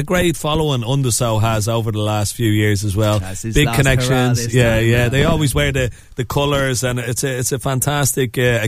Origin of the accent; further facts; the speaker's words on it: Ireland; And here I was as an Irish captain jumping up and down, screaming for Altior from the balcony.